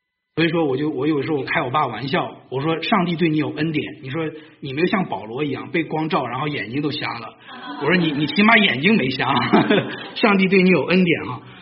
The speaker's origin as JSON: {"language": "Chinese", "country": "China", "tie": "born or raised there", "moved": "as an adult", "lives_now": "United States", "said": "所以我在大陆，我小的时候在大陆长大哈，我21岁来的美国上这个上学哈。"}